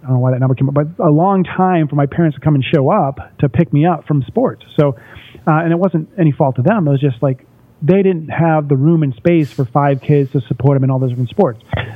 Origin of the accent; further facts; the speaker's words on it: Massachusetts, United States; I'm this guy that born and raised in the East Coast, Boston, Massachusetts, outside of Boston area, in a small little mill town.